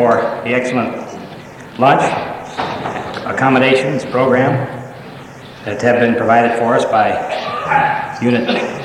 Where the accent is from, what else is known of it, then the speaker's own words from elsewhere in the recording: Omaha, Nebraska, United States; I come from Omaha, Nebraska, and that's at some spot to the west.